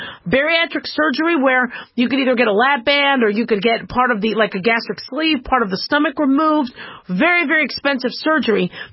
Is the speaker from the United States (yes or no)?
yes; Las Vegas, Nevada, United States; now this comes from my hometown newspaper, the Las Vegas Review-Journal